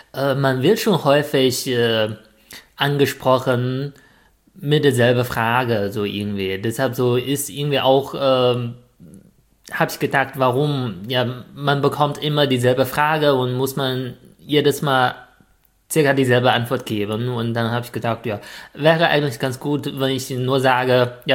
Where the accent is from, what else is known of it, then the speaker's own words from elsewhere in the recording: China; German is a second language; ich komme aus China